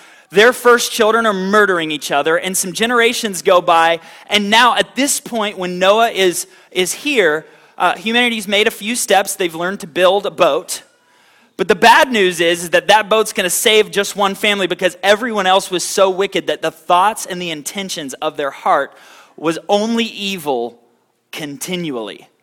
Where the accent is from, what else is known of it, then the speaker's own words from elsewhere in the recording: Florida, United States; I'm from Florida. I've never even seen ice, let alone skated around on it and tried to hit a puck.